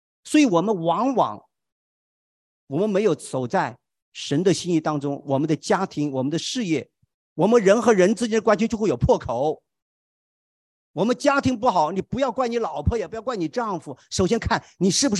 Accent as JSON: {"language": "Chinese", "region": "Hunan", "country": "China", "accent": "Hunan", "said": "我们湖南话不这样说哈"}